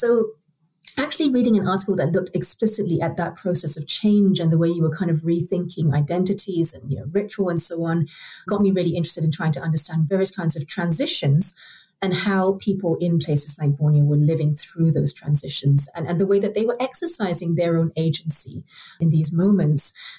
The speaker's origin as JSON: {"language": "English", "country": "Singapore", "tie": "born or raised there", "said": "I think the seeds were already planted when I was growing up in Singapore"}